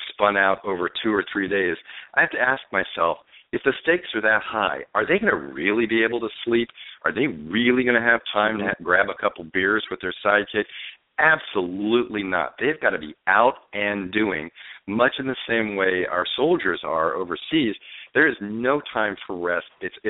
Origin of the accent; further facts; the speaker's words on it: Chesapeake Bay area, United States; I've got to say, I'm from the Chesapeake Bay area. I understand that country. I understand those people.